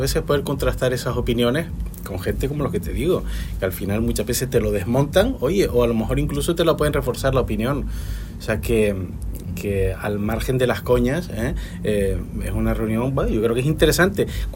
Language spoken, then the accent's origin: Spanish; Spain; y somos todos españoles, ¿no?